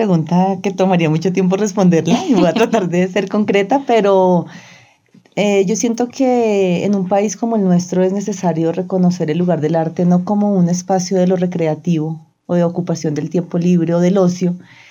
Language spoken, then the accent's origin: Spanish; Bogotá, Colombia; Porque pues yo soy bogotana y la ciudad para mí es un referente importante.